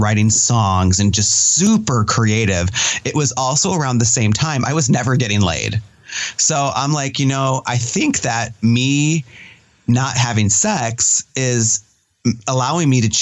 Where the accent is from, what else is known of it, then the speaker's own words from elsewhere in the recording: Michigan, United States; I'm from Michigan originally, so we always thought of Ohio as like trash.